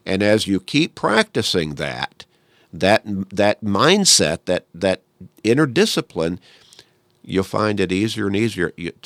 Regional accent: Chicago, Illinois, United States; Now, I grew up in Chicago, so I understand that kind of, you know, happening.

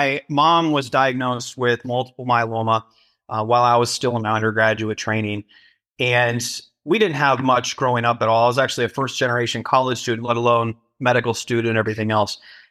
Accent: Fremont, Michigan, United States; There was a news outlet in my hometown of Fremont, Michigan, that had heard about it.

